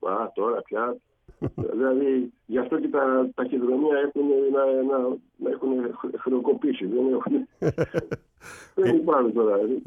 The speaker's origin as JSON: {"language": "Greek", "town": "Thasos", "region": "Eastern Macedonia and Thrace", "country": "Greece", "tie": "born or raised there", "said": "Και μετά πάω πάνω, πάω στο νησί μου, στη Θάσο."}